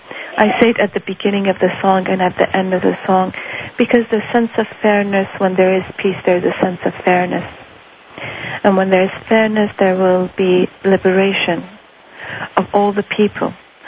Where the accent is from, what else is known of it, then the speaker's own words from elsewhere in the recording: Iran; when I was born and raised in Iran, I think really very early in my life